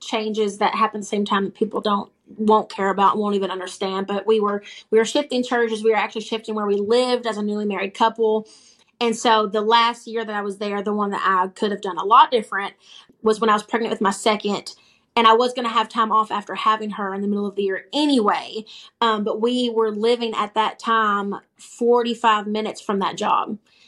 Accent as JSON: {"language": "English", "town": "Eddyville", "region": "Kentucky", "country": "United States", "tie": "born or raised there", "said": "went back to my hometown, which I'm from Eddyville, Kentucky, good old Venture River Water Park. And don't blink, you'll miss it. The one stoplight, graduated with 60."}